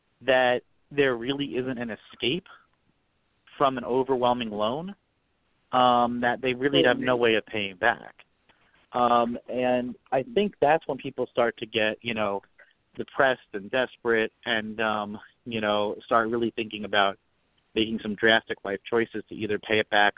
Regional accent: Maryland, United States; There's a number of ballot access challenges out there, including in my home state of Maryland.

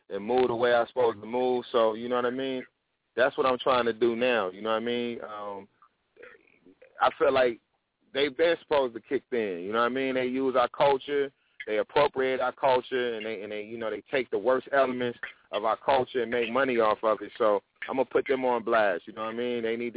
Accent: Tennessee, United States; also born or lived in Detroit / New York / Atlanta; So it's people I grew up with in Tennessee, you know what I mean? It's people I grew up with. I lived in Detroit for a while and New York and Atlanta and out here.

